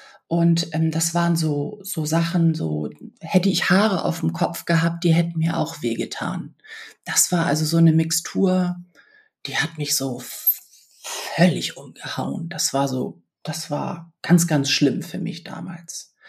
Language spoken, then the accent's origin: German; Schleswig-Holstein, Germany; ich komme ja aus Schleswig-Holstein, ich hatte das dann auch ein bisschen hier vor der Tür.